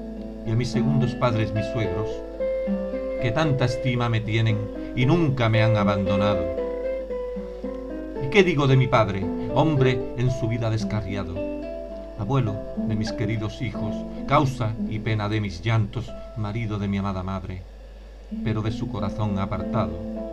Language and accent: Spanish; El Puerto de Santa María, Andalusia, Spain; now in Marbella, Spain; mi familia de San Pedro y a mi tierra que tanto quiero, el puerto de Santa María, pasando por la ciudad de Marbella y a mis vecinos de Nueva Andalucía.